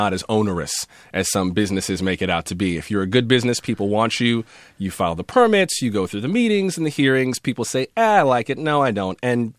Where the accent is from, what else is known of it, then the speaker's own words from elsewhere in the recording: Florida, United States; I mean, I'm from South Florida, which is a place that never met a strip mall it didn't like.